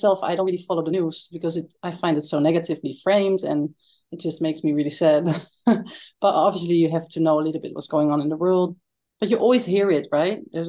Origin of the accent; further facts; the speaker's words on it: Netherlands; because I'm from the Netherlands, and in the Netherlands they have